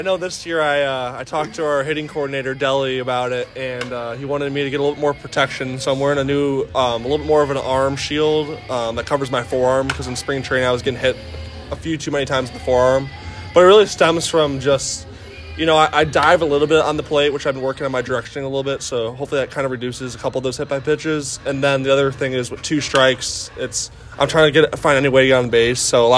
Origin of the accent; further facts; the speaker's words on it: Chicago, Illinois, United States; Yeah, I mean, I grew up in Chicago, so that's where I'm from.